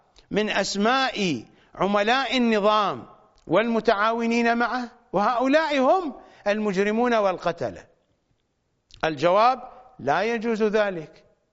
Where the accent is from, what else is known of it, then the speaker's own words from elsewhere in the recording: Iraq; moved away; ونحن أبناء العراق المعارضون للنظام البعثي، أنا واحد منهم، لا أستطيع أن أذهب إلى بلدي.